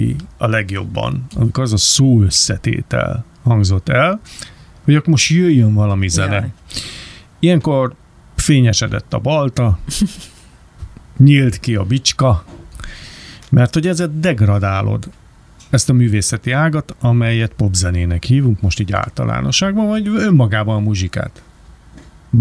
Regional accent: Budapest, Hungary; Én egy nagyon szegény környezetben nőttem föl Kőbányán.

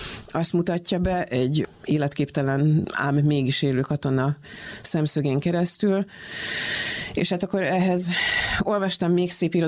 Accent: Vojvodina, Serbia; a veteránok közt nőttünk föl mindannyian ott Vajdaságban.

